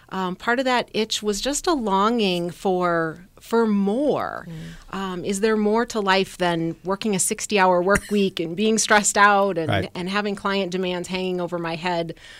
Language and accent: English; West Point, Nebraska, United States; I grew up in West Point, Nebraska.